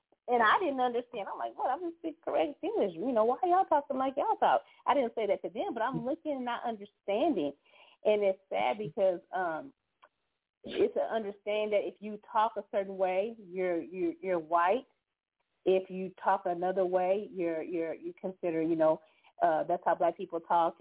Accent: San Antonio, Texas, United States; born there; also born or lived in Pennsylvania / Puerto Rico; My father was in the military, so I was born in San Antonio, but we lived in different places like Pennsylvania and Puerto Rico. Different places like that. So we came from, the last place we came from was Pennsylvania

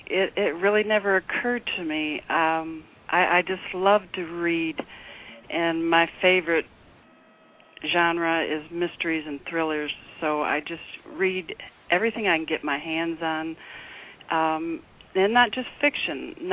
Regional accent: Detroit, Michigan, United States; also born or lived in South; Well, I grew up near Detroit, Michigan, and I was also raised on three Army posts in the South. We returned to Michigan when my father was assigned to Vietnam

